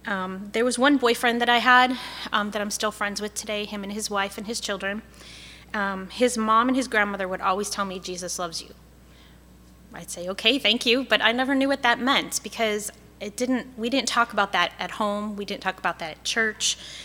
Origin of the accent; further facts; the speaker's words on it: Chicago, Illinois, United States; I was raised in Chicago. My father is a Roman Catholic, and my mother is a Presbyterian.